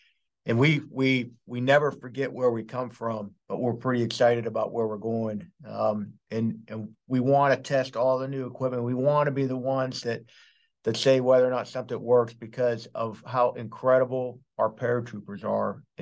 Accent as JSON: {"language": "English", "town": "Pittsburgh", "region": "Pennsylvania", "country": "United States", "said": "I mean, I'm from Pittsburgh. He's from New York."}